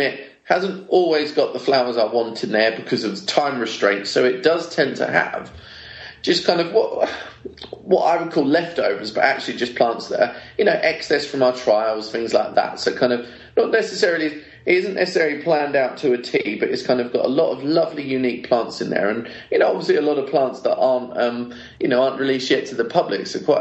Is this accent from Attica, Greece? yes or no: no; Thessaloniki, Central Macedonia, Greece; Yeah, we're … from Salonika.